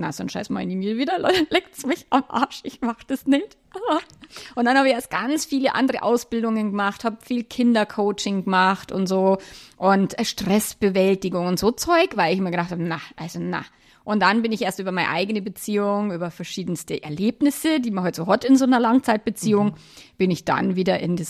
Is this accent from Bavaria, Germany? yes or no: yes; Feldkirchen-Westerham, Bavaria, Germany; born there; now in Bad Aibling, Germany; Also Landkreis Rosenheim. Mhm. Ich bin geboren in Verkirchen-Westerham und ich wohne aber in dem wunderschönen Bad Aibling.